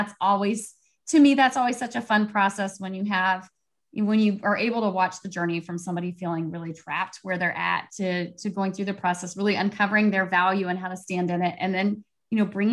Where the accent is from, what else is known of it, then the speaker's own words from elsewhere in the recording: Texas, United States; And being growing up in Texas, we definitely celebrate Cinco de Mayo around here.